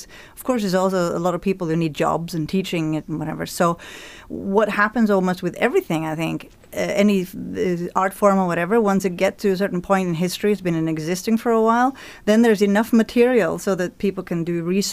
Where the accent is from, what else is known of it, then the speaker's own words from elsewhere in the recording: Oslo, Norway; moved away; also born or lived in London / Glasgow / Toronto / Anchorage; I come from Oslo, Norway, and then I lived in London. Mm-hmm. And after that, I moved to Glasgow. And then I went to Toronto